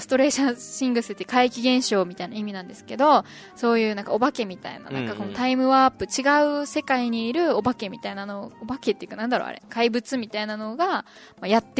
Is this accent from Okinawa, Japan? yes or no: yes; Urasoe, Okinawa, Japan; 地元は浦添市です。